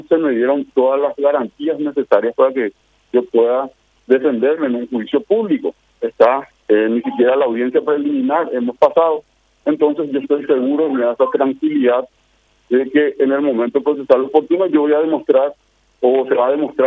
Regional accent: Ciudad del Este, Alto Paraná, Paraguay; porque yo soy del este de Ciudad Fronteriza

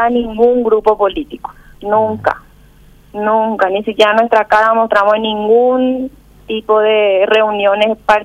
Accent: Fernando de la Mora, Central, Paraguay; Yo soy de Fernando de la Mora y mi marido es de Concepción.

